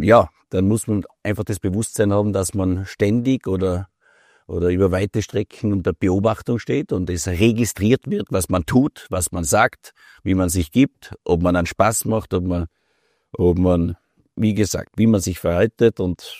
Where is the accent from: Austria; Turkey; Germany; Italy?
Austria; Tyrol; ob das zwischen Osttirol und dem Außerfern von Landeck bis nach Kufstein war in meiner Heimatgemeinde per se